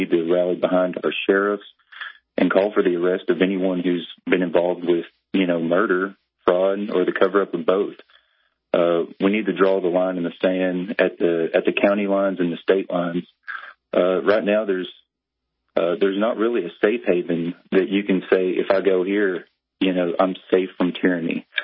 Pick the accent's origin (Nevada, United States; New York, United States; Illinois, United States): Illinois, United States; even though I was from the Socialist Republic of Illinois, I can still stand by the people that I grew up